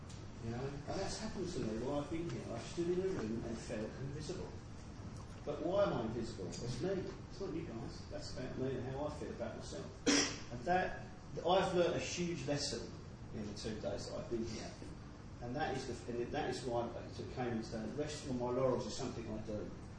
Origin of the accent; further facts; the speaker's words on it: East of England, United Kingdom; I'm from Milsey in Essex, England, not from London, a little bit further outside.